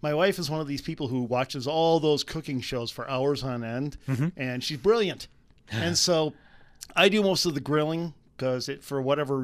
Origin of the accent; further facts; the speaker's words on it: Wisconsin, United States; But for me, I'm from Wisconsin.